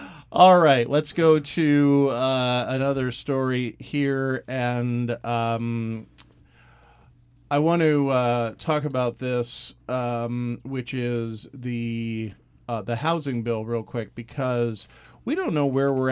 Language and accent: English; Washington, District of Columbia, United States; I mean, I'm a kid from Washington, D.C. I grew up. My dad was a federal worker. We went up and down that mall a billion times growing up.